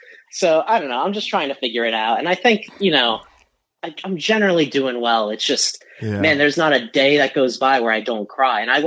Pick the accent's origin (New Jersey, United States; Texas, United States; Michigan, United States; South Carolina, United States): New Jersey, United States; Jackson; now in New York, United States; I grew up in New Jersey, a place called Jackson, which is where Six Flags is.